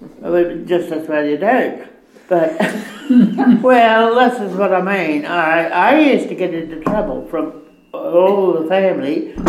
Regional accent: Kunumbal, Australia; I was born in Kunumbal 93 years ago, and I'm still here and never wanted to go anywhere else really.

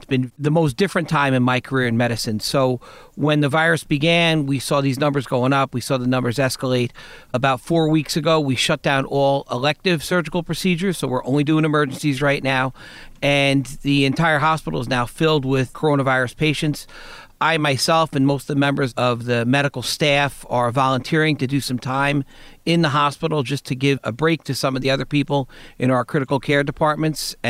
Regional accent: New Jersey, United States; I grew up in Bergen County since I was a baby, yeah.

